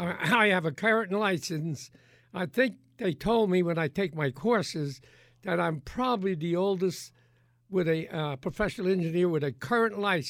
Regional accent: Port Reading, New Jersey, United States; And so I grew up basically in an area where there was mostly Italian people.

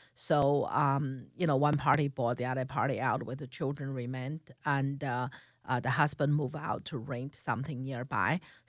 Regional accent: China; At that time, I come from China. We only have one room for the family of four, only one room, small room.

